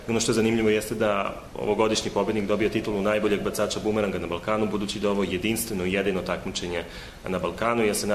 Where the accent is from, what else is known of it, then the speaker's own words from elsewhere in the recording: Serbia; mi kao Srbi volimo da eksperimentišemo